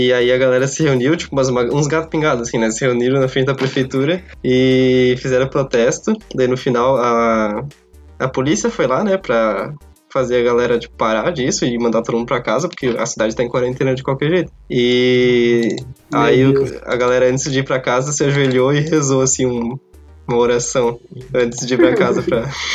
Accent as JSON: {"language": "Portuguese", "town": "Rio do Sul", "region": "Santa Catarina", "country": "Brazil", "tie": "born there", "said": "Dessa vez eu vou falar da minha amada cidade natal, de onde eu nasci, Rio do Sul."}